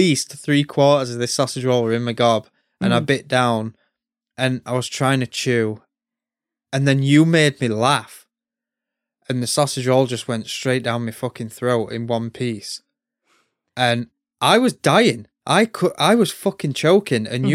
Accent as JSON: {"language": "English", "country": "United Kingdom", "said": "I'm British. But I don't call myself a Brit."}